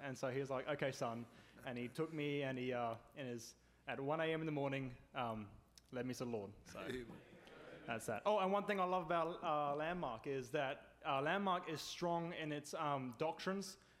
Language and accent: English; Australia; I'm, if you can't tell, originally from Florida. No, again, I'm from Australia originally, but I got baptized at Sean Wyland's church down in Lake Placid. So that's the church I come from.